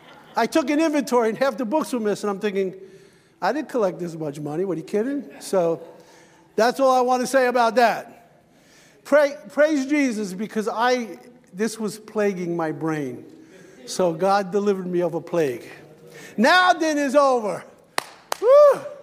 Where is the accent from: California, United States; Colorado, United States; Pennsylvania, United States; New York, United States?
New York, United States; The Bronx; Now, I grew up in the Bronx, an apartment building.